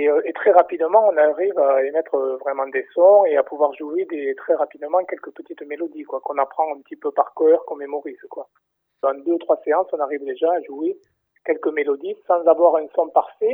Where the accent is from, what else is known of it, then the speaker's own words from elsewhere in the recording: Castres, Occitanie, France; Alors, je suis originaire de Castres.